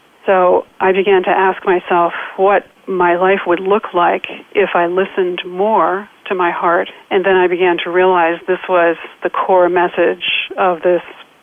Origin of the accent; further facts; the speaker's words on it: Tokyo, Japan; And I grew up in Tokyo, a city of 11 million at that point.